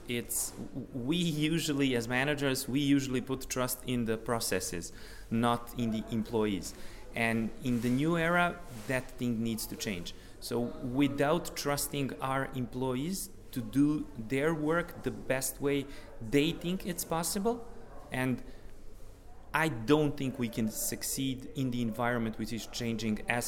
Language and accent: English; Montenegro; I come from Montenegro. I've been teaching at the University of Montenegro for 12 years